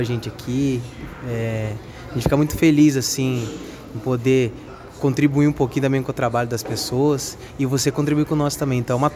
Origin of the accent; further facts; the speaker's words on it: Itaberá, São Paulo, Brazil; now in Campinas, Brazil; eu vim de Itaberá pra cá. E a gente se encontrou aqui em Capivari.